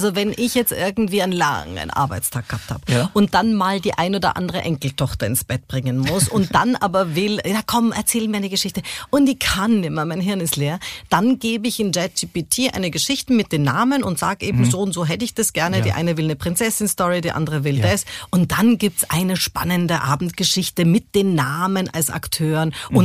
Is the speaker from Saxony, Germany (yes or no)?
no; Munich, Bavaria, Germany; weil ich in München geboren bin, habe ich mir gedacht, ach mei, wir haben da so viele Dinge drauf und von Karl Valentin gar nichts. Ja, als Münchnerin selbstverständlich mache ich das.